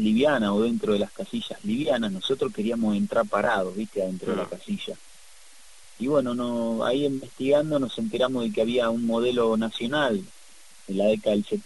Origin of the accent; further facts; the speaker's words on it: Avellaneda, Buenos Aires Province, Argentina; porque nosotros somos de Avellaneda, ¿viste?